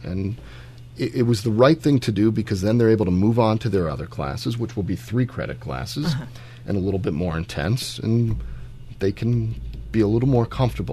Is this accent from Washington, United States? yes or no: no; Fairfield, Connecticut, United States; growing up in Fairfield, it's not a whole lot different than where we are right now in Greenwich